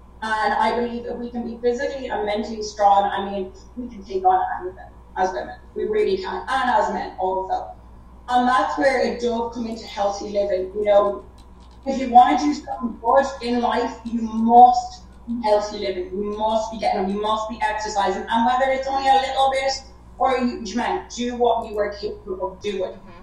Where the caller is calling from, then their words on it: Ireland; So I'm actually calling from Ireland, so I'm a little bit further away than everyone else